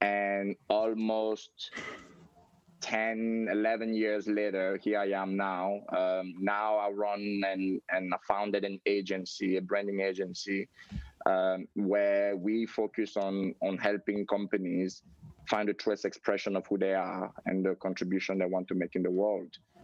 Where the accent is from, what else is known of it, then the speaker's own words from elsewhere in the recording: Cameroon; moved away as an adult; now in United States; I'm originally from Cameroon, in Africa, and I've lived in the US now for 15 years.